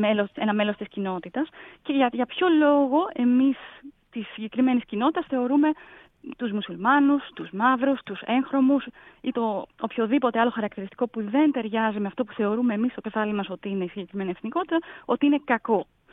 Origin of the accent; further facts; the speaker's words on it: Greece; now in Germany; εγώ που είμαι Ελληνίδα, αλλά ζω στη Γερμανία